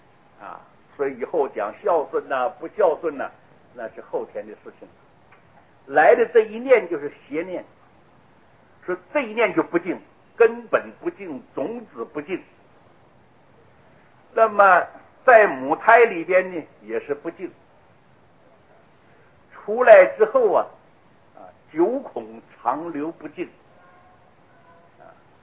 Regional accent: Taiwan; 说我们台湾人讲

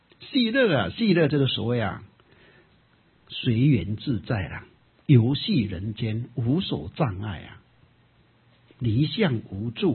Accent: China; 或者我们中国人讲的圣贤之道

